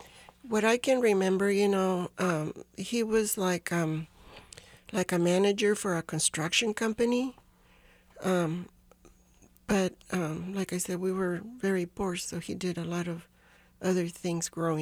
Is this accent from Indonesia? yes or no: no; Mexico; English is a second language; now in United States; I couldn't speak English very well. When I came from Mexico, I couldn't speak a word of English.